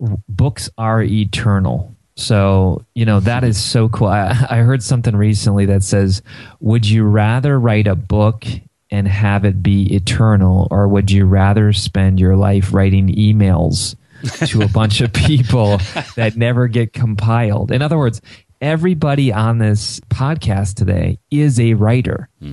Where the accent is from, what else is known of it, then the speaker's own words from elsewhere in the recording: Ohio, United States; my son made me become a Cleveland Cavalier fan, you know, because I'm from Ohio